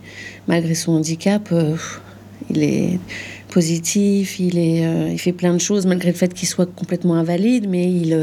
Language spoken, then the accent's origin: French; Rezé, Pays de la Loire, France; also born or lived in Paris; Je suis née à Paris, mais on est parti tout de suite avec mes parents à Rezé, c'est à côté de Nantes, Loire-Atlantique.